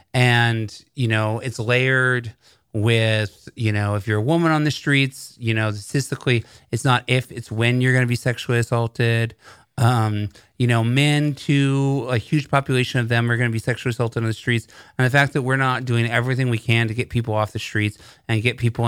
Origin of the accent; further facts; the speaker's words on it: United States; And as American, I'm very ashamed of that.